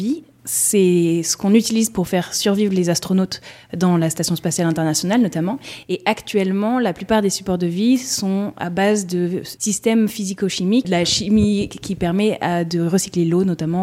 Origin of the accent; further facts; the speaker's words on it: Seattle, Washington, United States; French is a second language; now in Tucson, United States; je viens de Seattle, dans l'état du Washington, et je suis actuellement étudiant à l'Université d'Arizona